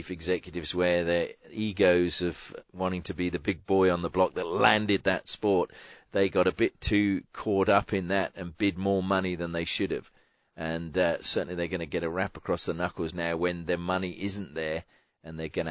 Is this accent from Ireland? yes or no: no; England, United Kingdom; now in Australia; when I was growing up in England, where you've got football clubs, you know, all around the country, they are a reflection on that community.